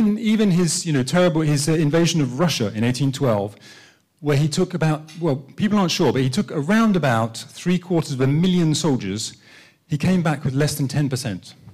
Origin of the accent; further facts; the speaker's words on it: United Kingdom; now in Paris, France; I live in Paris. I live in France. I've lived there for 20 years, and I do find that living there as a Brit